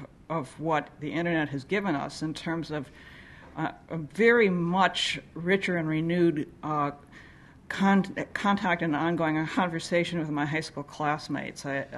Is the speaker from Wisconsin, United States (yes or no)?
no; Silver Spring, Maryland, United States; I'm from Silver Spring.